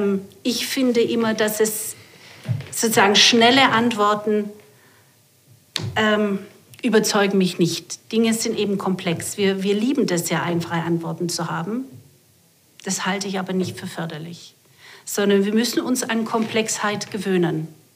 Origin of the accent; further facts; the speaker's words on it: Germany; Ich bin selber ja Deutsche, damit haben wir als Deutsche auch viel zu tun.